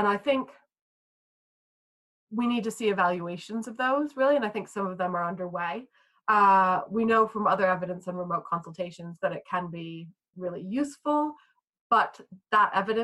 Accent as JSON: {"language": "English", "country": "United States", "tie": "born or raised there", "said": "Now, I grew up in the States. Most of my life as a diabetic was in the States."}